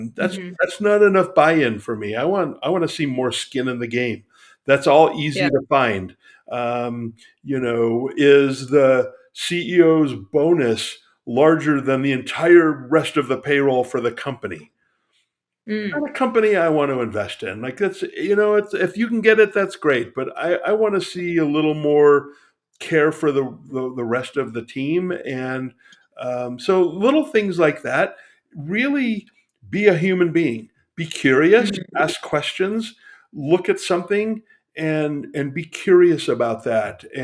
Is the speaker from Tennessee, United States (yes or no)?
no; California, United States; Living in Nevada, we're next door to California, and I grew up in California, but love Nevada.